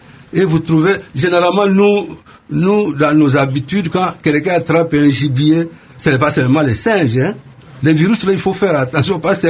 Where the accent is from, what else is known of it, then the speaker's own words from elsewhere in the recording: DR Congo; chez nous en République démocratique du Congo